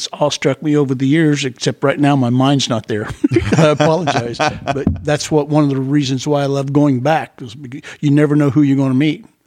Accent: Dayton, Ohio, United States; born there; now in Mooresville, United States; I was born in Dayton, Ohio, Wright Pad Air Force Base.

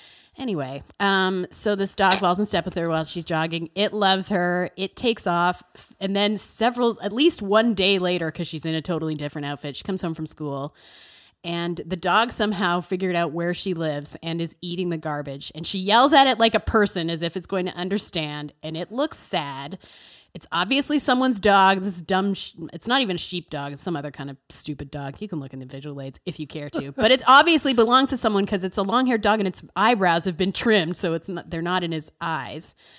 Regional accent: Saskatchewan, Canada; I can feel this one because I grew up in Saskatchewan, Canada's Minnesota.

